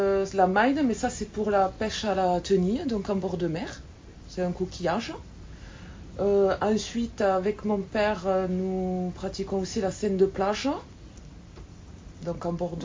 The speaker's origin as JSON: {"language": "French", "town": "Gruissan", "region": "Occitanie", "country": "France", "said": "j'ai 36 ans, je suis de Gruissant. Je suis en couple et j'ai deux enfants, deux filles de 8 et 11 ans. Je suis fille de pêcheur."}